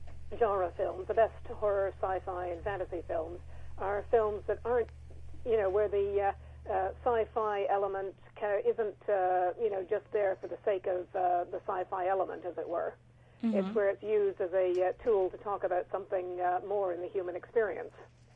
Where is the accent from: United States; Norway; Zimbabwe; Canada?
Canada; Not as a Canadian, I have to say, I don't think a Dalmatian would be a great choice.